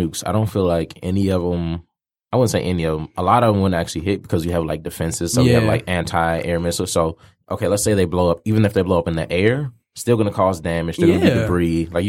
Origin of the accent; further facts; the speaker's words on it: Michigan, United States; So logically, like, the three of us, like, we're from Michigan, like, a normal person.